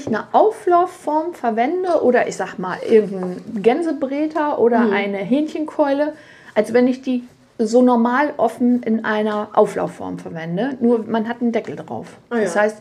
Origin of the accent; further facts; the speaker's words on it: Dortmund, North Rhine-Westphalia, Germany; born there; Wir kommen gebürtig aus Dortmund